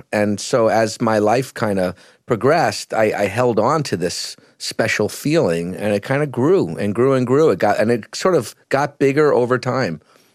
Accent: Syosset, New York, United States; I got a job at the new Japanese restaurant in the town I grew up in Syosset, Long Island.

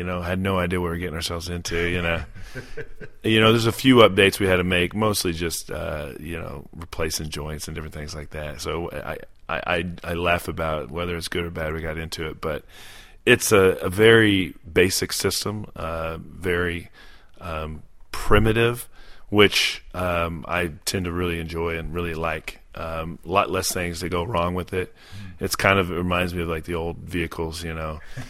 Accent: Arkansas, United States; to see my hometown go to such disarray and impoverishment and different things like that, which once was a thriving city, once was an economic hub for Arkansas, is now is just kind of a laughing stock.

